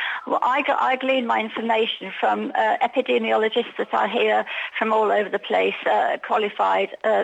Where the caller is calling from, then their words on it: Alicante, Valencian Community, Spain; Alicante.